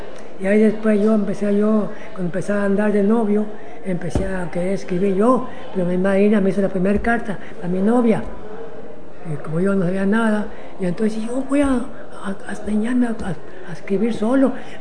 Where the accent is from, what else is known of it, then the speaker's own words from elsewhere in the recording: San José de Gracia, Sinaloa, Mexico; born there; Yo nací en San José de Gracia, Sinaloa, en 1914.